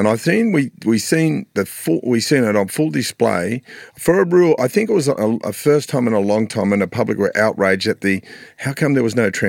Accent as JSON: {"language": "English", "town": "Mount Druitt", "region": "New South Wales", "country": "Australia", "tie": "born or raised there", "said": "I grew up in Mount Druitt, and I remember coppers just bashing it."}